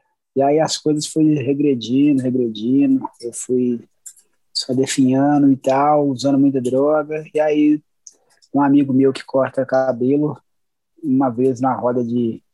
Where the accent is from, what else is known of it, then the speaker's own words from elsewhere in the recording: Belo Horizonte, Minas Gerais, Brazil; eu sou nascido e criado no Morro do Papagaio, né? A segunda maior favela de Minas Gerais.